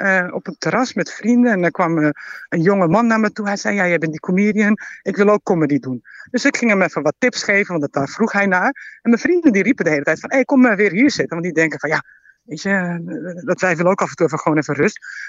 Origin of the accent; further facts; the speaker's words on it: Netherlands; Ik ben gewoon een Nederlander, punt. En als ik een hele grote comedian ben, ben ik ook een Nederlander. Ik ben altijd een Nederlander.